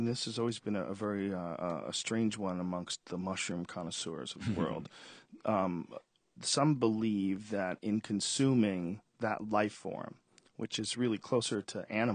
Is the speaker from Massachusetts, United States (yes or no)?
yes; Newton, Massachusetts, United States; I grew up in Newton, a suburb.